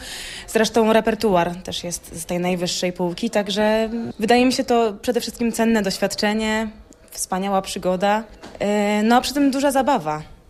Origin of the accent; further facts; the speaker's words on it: Toruń, Kuyavian-Pomeranian Voivodeship, Poland; now in Warsaw, Poland; Jestem z Torunia, tam stawiałam swoje pierwsze kroki w mojej pasji teatralnej. I od 2 lat mieszkam w Warszawie, tam studiuję w Akademii Teatralnej, jestem na 2 roku.